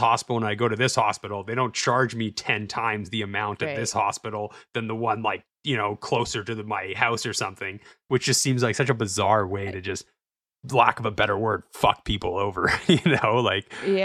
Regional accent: Canada; I'm Canadian

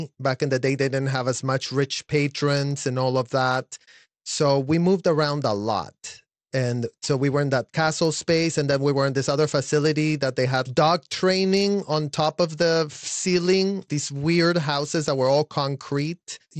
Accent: Mexico; I am from Mexico

